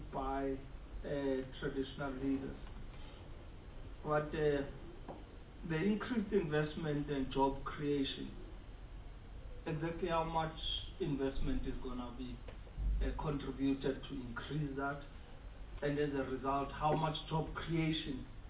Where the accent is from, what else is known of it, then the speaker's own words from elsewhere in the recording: South Africa; But being proudly South African, I talk of rands and always want to understand things in rand.